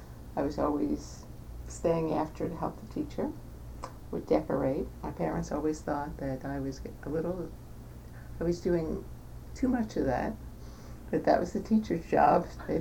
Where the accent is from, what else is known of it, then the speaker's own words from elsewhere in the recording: Philadelphia, Pennsylvania, United States; Well, I was born in Philadelphia in 1943. I'm an only child, born to parents who were refugees from Germany.